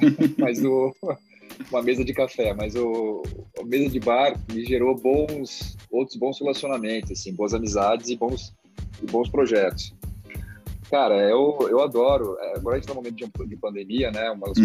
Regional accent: São Paulo, Brazil; E eu, como brasileiro, eu tinha essa falta de entender as histórias por trás do Brasil, né?

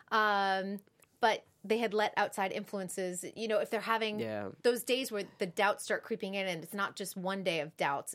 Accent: Massachusetts, United States; I'm from Massachusetts.

